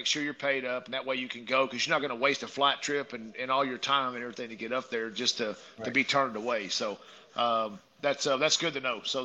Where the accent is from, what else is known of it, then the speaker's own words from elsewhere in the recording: Midland, Texas, United States; Whenever we did the cook-off here in Midland at my hometown